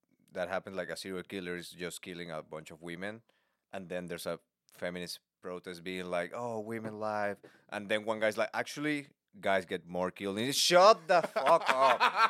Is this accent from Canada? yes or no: no; Venezuela; and I'm from Venezuela.